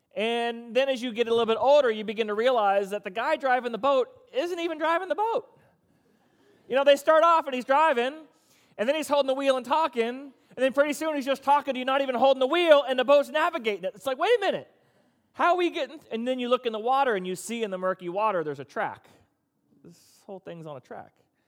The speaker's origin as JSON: {"language": "English", "region": "Florida", "country": "United States", "tie": "born or raised there", "said": "I grew up in South Florida, and so going to Disney World was sort of probably like about how many of y'all go to Busch Gardens quite a bit."}